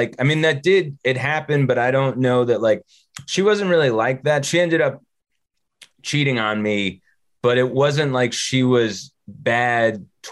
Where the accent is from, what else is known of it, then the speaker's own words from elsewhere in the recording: New Jersey, United States; I grew up in North Jersey